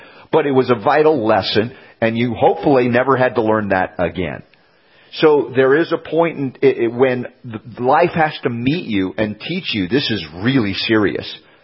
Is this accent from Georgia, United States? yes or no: yes; Georgia, United States; where I grew up in Georgia a lot of years, and this is a Georgia story.